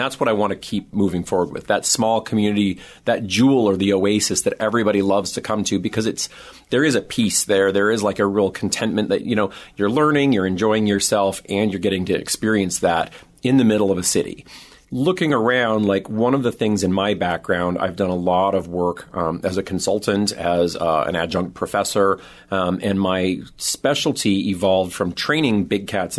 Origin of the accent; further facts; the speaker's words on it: Alberta, Canada; I'm Canadian, little town in southern Alberta, and there were no zoos really close by.